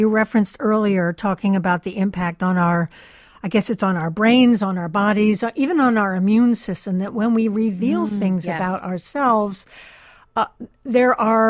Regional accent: Canada; As a Canadian

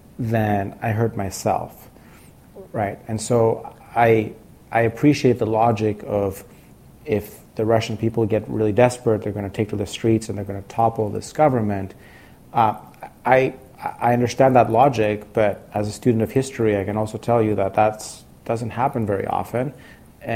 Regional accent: Greece; You know, I grew up in Greece. It's not a very long drive to go from Greece to Ukraine.

